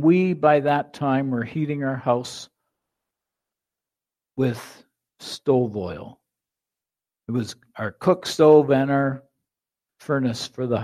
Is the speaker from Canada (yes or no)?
yes; New Brunswick, Canada; born there; also born or lived in Western Canada; As a child, I was born in New Brunswick, and in those days, New Brunswick was far more sophisticated than Western Canada